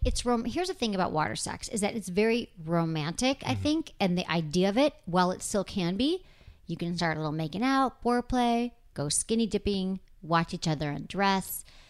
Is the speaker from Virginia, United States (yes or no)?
no; Michigan, United States; accent: Michigan; There goes my Michigan accent